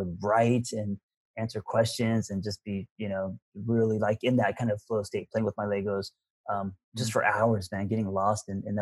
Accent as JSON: {"language": "English", "country": "United States", "said": "And also being Korean American, you know, and kind of opening up, maybe people weren't used"}